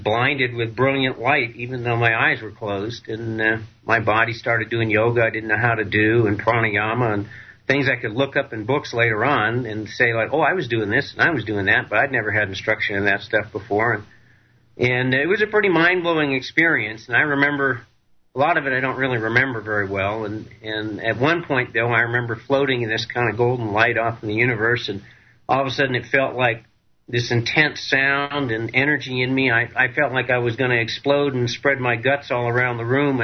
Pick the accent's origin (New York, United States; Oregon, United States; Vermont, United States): Vermont, United States; Burlington; growing up in Burlington, Vermont, it's not like I had much of an opportunity to see these kinds of guys